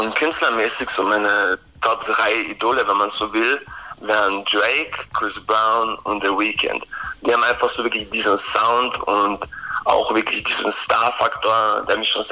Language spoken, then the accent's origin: German; Klagenfurt, Carinthia, Austria; now in Vienna, Austria; ich bin ja ursprünglich aus Klagenfurt, ich bin jetzt vor einem Jahr nach Wien gezogen